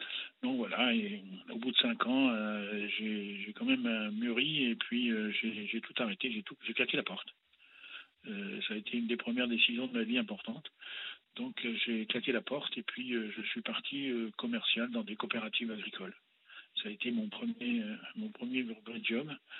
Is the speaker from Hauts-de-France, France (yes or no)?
yes; Arras, Hauts-de-France, France; born there; moved away; also born or lived in Berry; Moi je suis né dans le Pas-de-Calais.